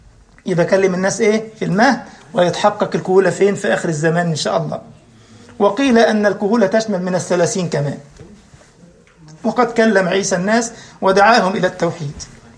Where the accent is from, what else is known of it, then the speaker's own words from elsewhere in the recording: Egypt; كان زمان عندنا في مصر اخ راح جاب مصليه ب5 ريال